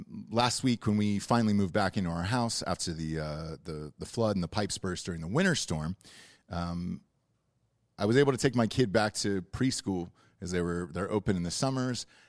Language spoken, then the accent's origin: English; Georgia, United States; born or raised there